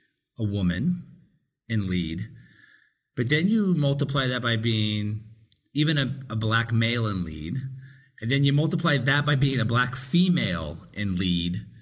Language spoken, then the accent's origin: English; Portland, Oregon, United States; because I grew up in Portland, Oregon. It's a really liberal white town, not a real liberal town, a real liberal white town.